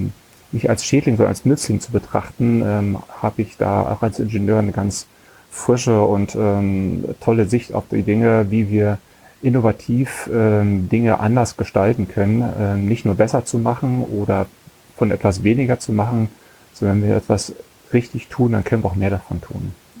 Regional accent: Germany; ich komme aus der DDR

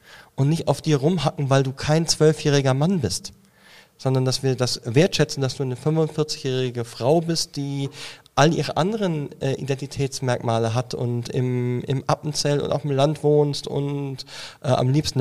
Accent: Germany; now in Switzerland; früher war das ein ganz zentrales Thema, dass ich Deutscher bin auf der Schweizer Impro-Bühne.

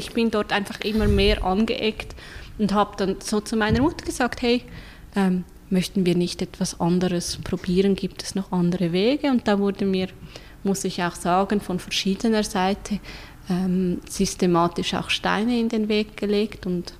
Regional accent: Zurich, Switzerland; Ich bin aus der schönen Stadt Zürich, genauer aus Hönk, dort auch sehr stark verwurzelt.

